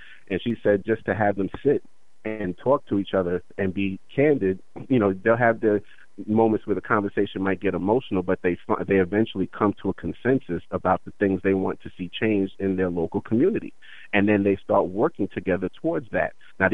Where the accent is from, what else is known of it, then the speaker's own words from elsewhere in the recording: Brooklyn, New York, United States; Yeah, Brooklyn. Yeah, that's where I'm from, too. So, I mean, I don't live there now, but I travel to New York all the time. But my family's still there.